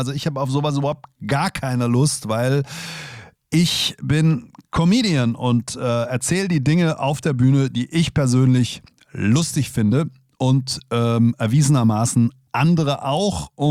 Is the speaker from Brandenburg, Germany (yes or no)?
no; Hesse, Germany; Hessenwoche, da sind wir Hesse all weg, da sind wir all fort, gell